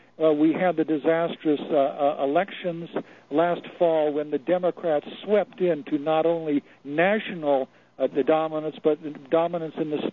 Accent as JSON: {"language": "English", "region": "Oregon", "country": "United States", "said": "I'm from Oregon, and we just had a hate crimes bill here"}